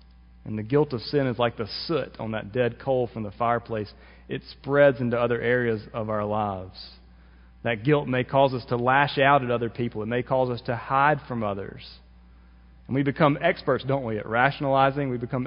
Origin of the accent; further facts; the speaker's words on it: Mississippi, United States; Now, maybe it's because we live in Mississippi. We're from Mississippi